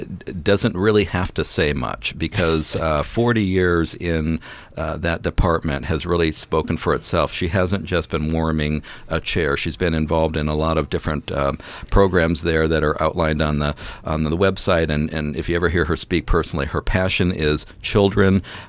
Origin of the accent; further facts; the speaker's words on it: Phoenix, Arizona, United States; I come from the Phoenix area, and at some point, the outlying communities, you know, Surprise, Mesa, Tempe, Chandler, even Scottsdale, kind of divorce themselves from Phoenix